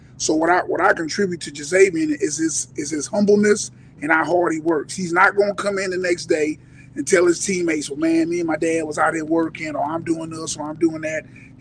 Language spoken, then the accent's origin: English; Sumter, South Carolina, United States; I'm from Sumter, played at Sumter High School, played for Tom Lewis at Sumter.